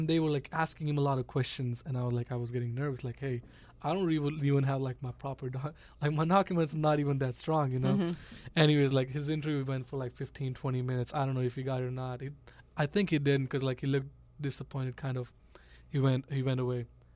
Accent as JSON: {"language": "English", "town": "Lahore", "region": "Punjab", "country": "Pakistan", "tie": "born or raised there", "second_language": "English", "said": "So I'm from Pakistan, Lahore, Pakistan. I grew up my whole life there"}